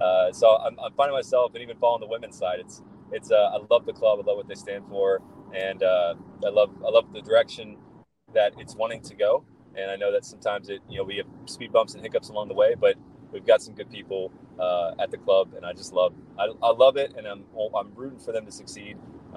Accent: Columbus, Ohio, United States; I'm driving through downtown Columbus right now, my hometown

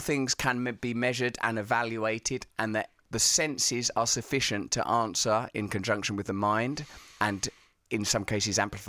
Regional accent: East of England, United Kingdom; because I'm from Essex

